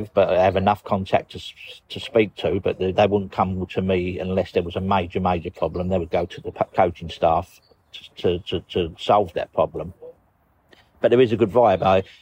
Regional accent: Newham, London, United Kingdom; I was brought up in West Ham, in Newham.

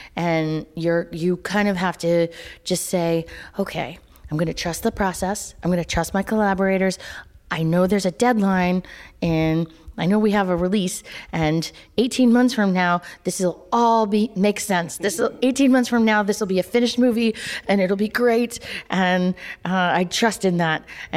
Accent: North Carolina, United States; I'm from North Carolina, so I have a love of the mountain music too.

